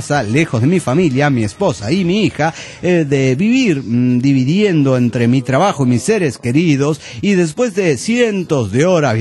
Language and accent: Spanish; Chichinales, Río Negro, Argentina; now in Neuquén, Argentina; de Chichinales, ahora en Neuquén.